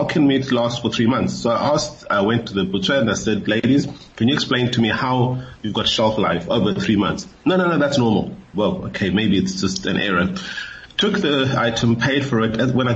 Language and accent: English; South Africa; first language Xhosa; English is a second language; the only advantage I have is that Howard, my mother tongue, believe it or not, is Xhosa.